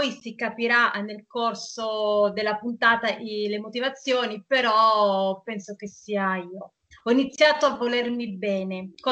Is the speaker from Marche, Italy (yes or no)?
no; L'Aquila, Abruzzo, Italy; perché io poi sono originaria dell'Aquila, quindi siamo anche vicini.